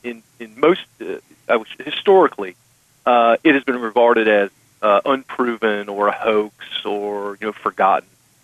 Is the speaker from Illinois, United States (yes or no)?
no; Charlotte, North Carolina, United States; I mean, I grew up in Charlotte. I went to Chapel Hill, both for undergrad and law school.